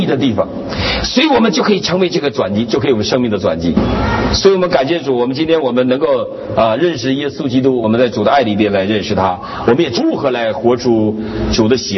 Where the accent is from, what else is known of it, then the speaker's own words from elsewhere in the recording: Northeast China, China; 我们东北人呢，吃早餐是全每一天是最正的正餐。